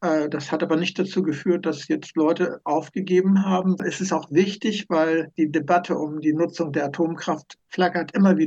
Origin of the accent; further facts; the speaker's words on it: Lower Saxony, Germany; also ich bin hier im Wendland auch groß geworden. Ich habe sogar einen ganz, ganz direkten Bezug zu Gorleben. Meine Großeltern haben da gelebt.